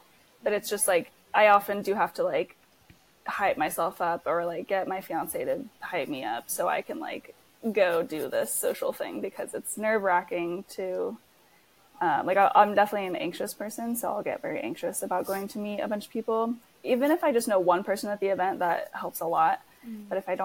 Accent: Florida, United States; now in Seattle, United States; because I'm not from Seattle, I'm from Florida, and I've only lived here for 3 years.

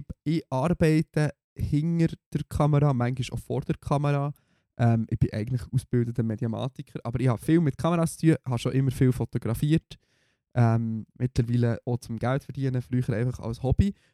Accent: Bern, Switzerland; Und das war in Bern, in meiner Heimatstadt.

